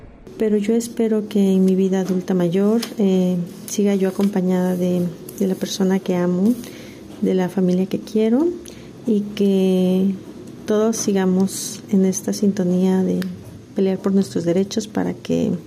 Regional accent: Oaxaca, Mexico; Soy de los Valles Centrales, con ascendencia zapoteca.

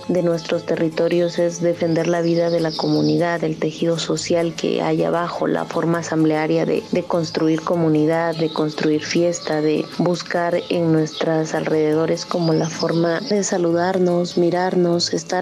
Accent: Bajos de Coyula, Oaxaca, Mexico; soy originaria de Bajos de Coyula, Santa María, Huatulco, Oaxaca.

